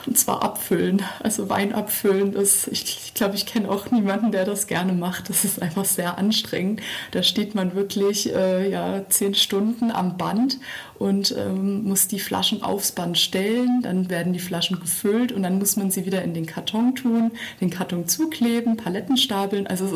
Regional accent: Germany; Also wir fühlen uns alle als Deutsche

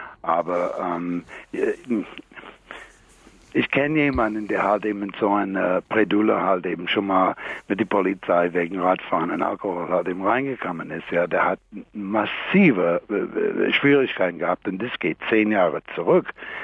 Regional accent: United States; German is a second language; ich als Amerikaner gebe ich, was die Regeln dort sind, jedenfalls in New York

